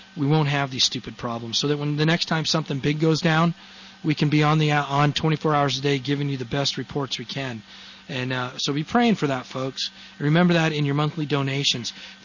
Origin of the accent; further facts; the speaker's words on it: South Weymouth, Massachusetts, United States; born there; I was born in South Weymouth, Massachusetts. I was actually born in a taxi on the way to the hospital in South Weymouth, Massachusetts.